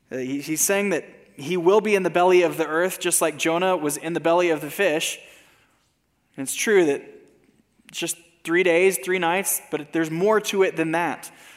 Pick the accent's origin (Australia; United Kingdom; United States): United States; I'm an American. My family has been American for generations and generations.